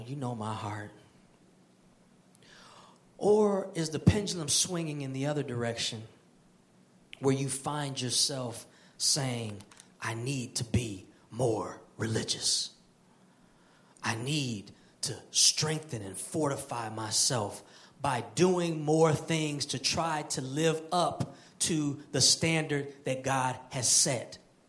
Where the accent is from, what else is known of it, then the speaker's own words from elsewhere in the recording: Detroit, Michigan, United States; So that, you know, I'm from Detroit, so that was a little weird.